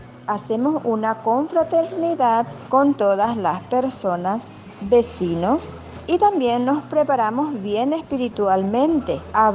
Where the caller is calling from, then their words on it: Asunción, Paraguay; de Asunción, Paraguay.